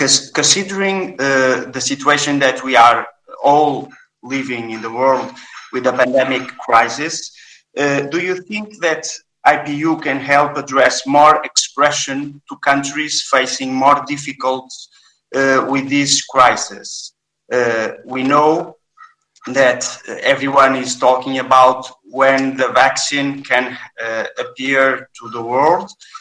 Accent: Portugal; English is a second language; And as you can see, I'm from Portugal.

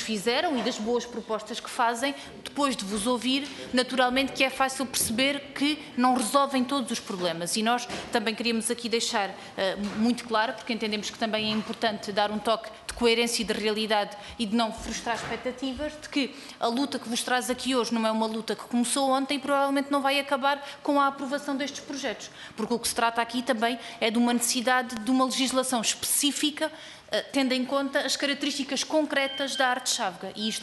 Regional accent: Alentejo, Portugal; Eu também sou alentejana e por isso não percebo nada de pesca

